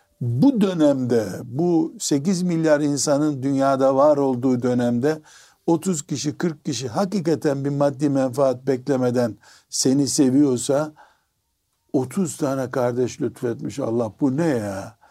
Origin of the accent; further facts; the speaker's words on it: Black Sea Region, Turkey; şimdi bir Karadenizli olarak ben o Karadeniz'in ormanlarına, tabiatına baktığımdaki